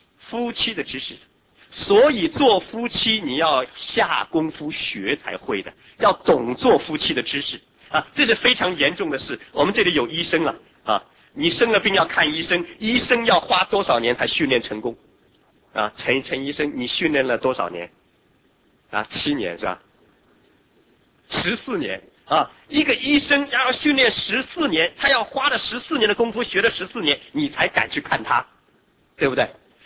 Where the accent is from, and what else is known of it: China